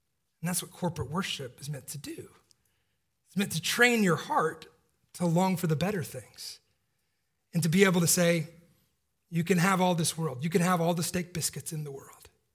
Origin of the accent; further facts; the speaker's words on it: Atlanta, Georgia, United States; Miss Winner's was the name of the chicken place in where I grew up in Atlanta.